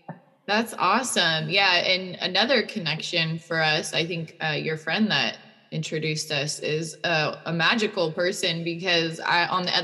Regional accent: Washington, United States; I'm from Washington.

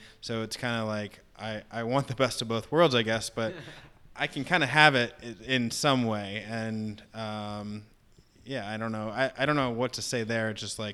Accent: Virginia, United States; it's so crazy for me to see all these people in where I grew up in Northern Virginia

